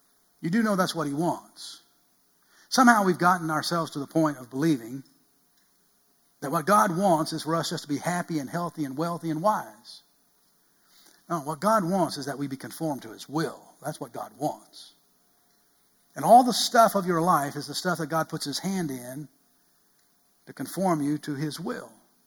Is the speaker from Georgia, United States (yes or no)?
yes; Atlanta, Georgia, United States; born there; I grew up in the country, but I was born in the city. October the 25th, 1953, I was born in Crawford Long Hospital in Atlanta, Georgia.